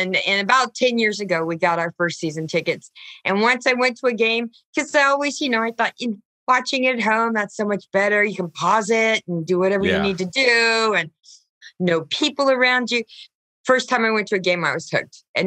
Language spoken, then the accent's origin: English; San Diego, California, United States; I have always been a Charger fan because I grew up in San Diego